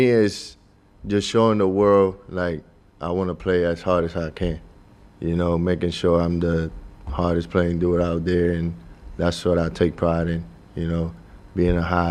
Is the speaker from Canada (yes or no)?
no; Puerto Rico; also born or lived in Bronx, United States; So I grew up, so I was born in Puerto Rico.